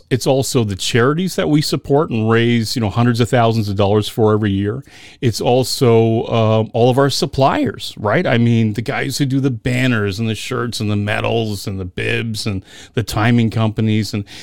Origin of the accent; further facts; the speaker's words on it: Amherstburg, Ontario, Canada; my hometown of Amherstburg, Ontario, which is between Lake Erie and the Detroit River, right across from Detroit. And it's very, very, very flat.